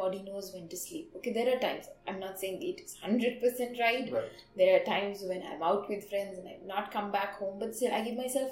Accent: India; because I'm an Indian, I'm going to talk about Indian diet.

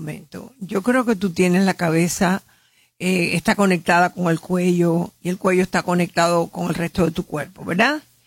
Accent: United States; born there; todos somos ciudadanos americanos, nacidos en este país.

